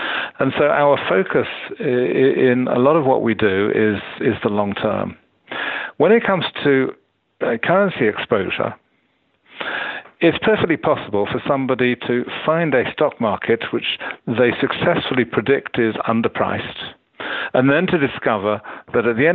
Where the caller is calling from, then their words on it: Cambridge, East of England, United Kingdom; I'm phoning you from Cambridge, England, and starting tomorrow morning, we have a conference